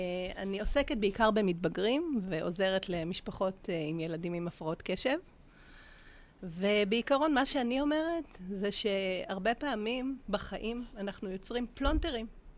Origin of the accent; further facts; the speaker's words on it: Holon, Tel Aviv District, Israel; גדלתי בחולון.